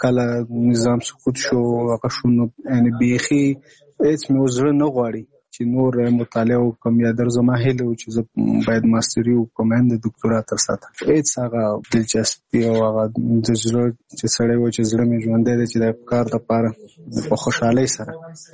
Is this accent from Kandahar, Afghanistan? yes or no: no; Nangarhar, Afghanistan; now in Kabul, Afghanistan; زموږ کور په ننګرهار کې دی، زه په کابل کې یم دلته